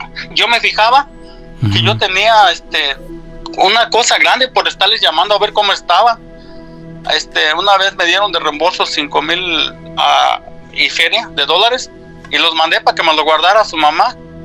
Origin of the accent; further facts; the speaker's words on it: Arteaga, Michoacán, Mexico; yo soy de Arteaga, Michoacán, México.